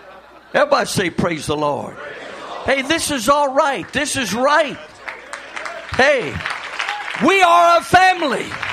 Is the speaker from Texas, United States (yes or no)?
yes; Texas, United States; now in California, United States; I remember in 1946 when my daddy and my mama and I came to California from West Texas.